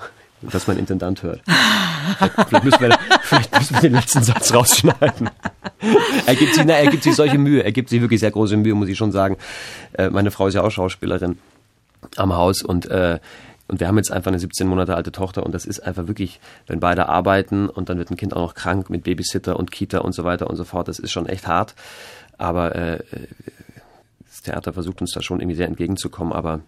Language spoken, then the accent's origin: German; Munich, Bavaria, Germany; moved away as an adult; Ich war sehr froh, als ich damals weg bin aus München, nachdem ich da aufgewachsen bin und Abitur und Schauspielschule und ersten beiden Engagements, war ich sehr froh, dass ich nach Bochum gegangen bin